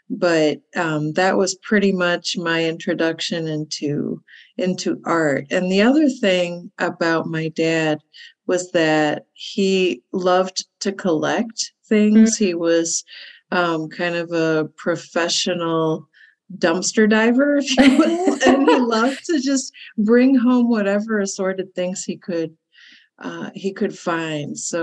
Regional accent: Chicago, Illinois, United States; I grew up in Chicago and there was a place called Maxwell Street that was a market every Sunday.

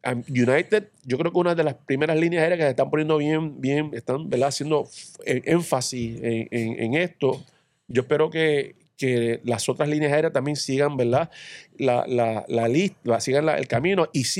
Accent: Puerto Rico; nosotros los boricuas, somos muy buenos, boricuas somos tremenda raza

